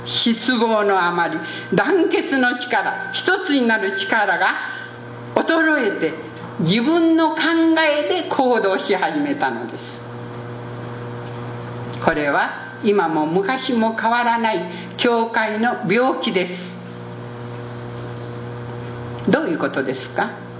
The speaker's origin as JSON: {"language": "Japanese", "region": "Okayama", "country": "Japan", "said": "私は岡山県の人間ですが"}